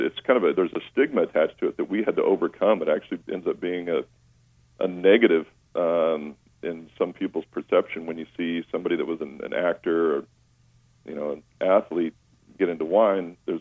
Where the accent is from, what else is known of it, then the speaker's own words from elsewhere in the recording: Walla Walla, Washington, United States; Number one, I went back to Walla Walla, which is my hometown. And so I had some advantages just because I grew up there.